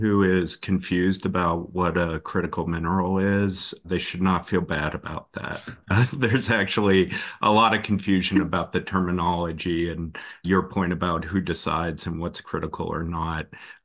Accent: Anchorage, Alaska, United States; Well, I grew up in Anchorage.

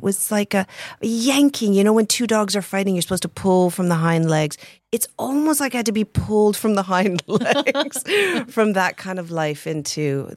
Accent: Toronto, Ontario, Canada; moved away as an adult; Originally, I am from Toronto, Canada, and I moved here about 17 years ago.

